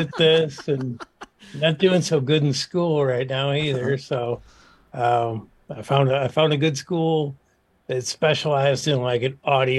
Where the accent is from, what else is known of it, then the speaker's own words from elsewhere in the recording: Milwaukee, Wisconsin, United States; I grew up in Milwaukee, and I was in bands as a young kid, and then really got more interested in like doing sound, and started working in the Milwaukee like music scene